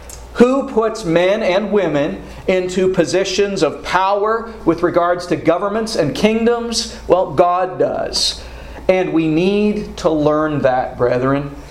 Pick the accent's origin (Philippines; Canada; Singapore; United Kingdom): Canada; now in United States; But I am very patriotic with my home country of Canada.